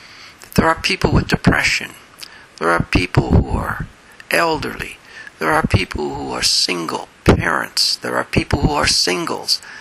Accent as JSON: {"language": "English", "town": "Chicago", "region": "Illinois", "country": "United States", "said": "An accent? Me? I'm from Chicago. We don't have an accent."}